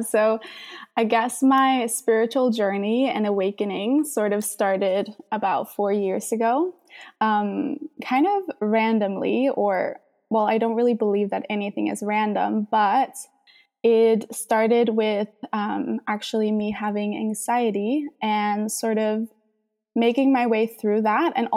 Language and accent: English; Denmark; I am from Denmark